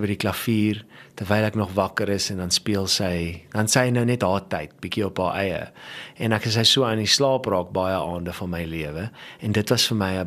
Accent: Johannesburg, Gauteng, South Africa; Ek het groot geword in Johannesburg, in Agste straat.

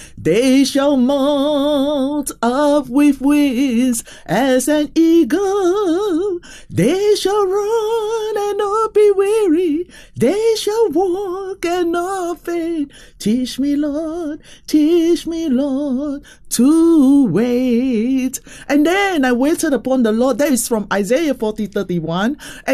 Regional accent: Singapore; from Singapore

